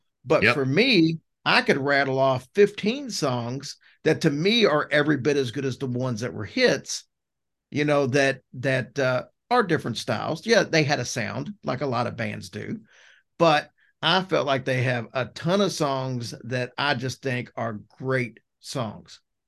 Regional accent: Louisville, Kentucky, United States; now in Lexington, United States; I'm from Louisville, but living in Lexington now.

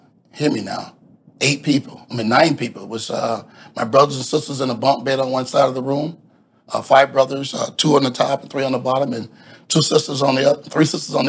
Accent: St. Petersburg, Florida, United States; being born and raised in Midtown South St. Pete, an area that's been impoverished for the last 20 years

